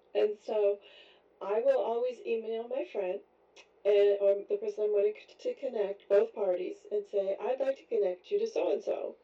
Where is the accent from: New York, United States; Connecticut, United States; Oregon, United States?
Oregon, United States; I'm from Oregon, and most people, sometimes people don't even know where Oregon is. It's above California.